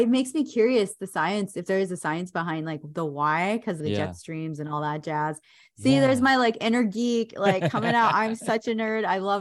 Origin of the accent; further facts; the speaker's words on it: North Dakota, United States; moved away as an adult; now in Austin, United States; I was in my home state of North Dakota and just recently moved to Austin, Texas.